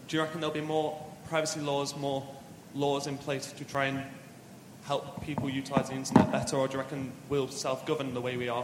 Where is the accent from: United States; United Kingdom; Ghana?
United Kingdom; England; I'm kind of happy about that, because I'm English